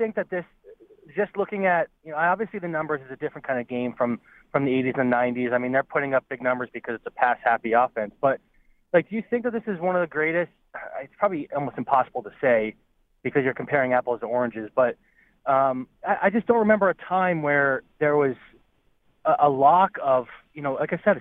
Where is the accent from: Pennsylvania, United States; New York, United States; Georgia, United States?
Pennsylvania, United States; I'm an East Coast guy. I'm from Pennsylvania. I'm a Redskins fan.